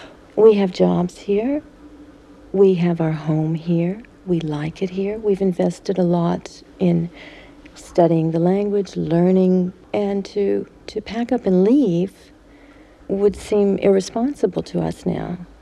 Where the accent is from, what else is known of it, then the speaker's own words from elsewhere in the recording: Oklahoma City, Oklahoma, United States; I come from Oklahoma City